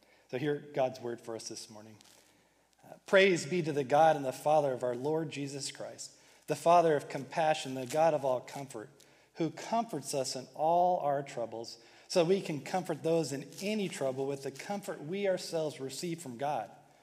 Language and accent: English; California, United States; I'm originally from California, so you'll maybe hear me say you guys and you all, because I'm a confused Texan Californian